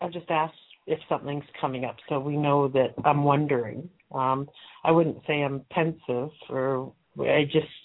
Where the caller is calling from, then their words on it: South East England, United Kingdom; Hampshire.